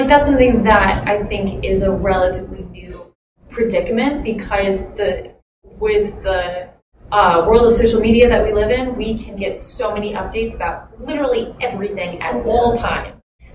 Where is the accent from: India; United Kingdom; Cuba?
India; moved away as an adult; now in New York, United States; I was born and brought up in India.